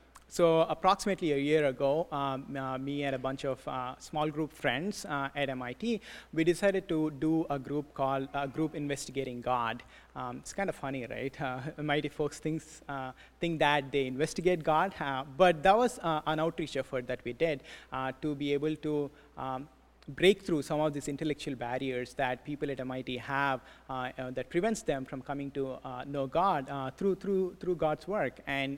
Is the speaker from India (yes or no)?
yes; Hyderabad, Telangana, India; now in Boston, United States; I was born and raised in India by two wonderful parents in the city of Hyderabad, both of whom serve as pastors following God's call there.